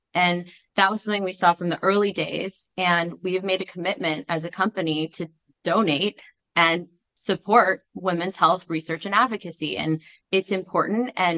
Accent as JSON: {"language": "English", "town": "Topanga Canyon", "region": "California", "country": "United States", "tie": "born or raised there", "said": "I grew up in Topanga Canyon."}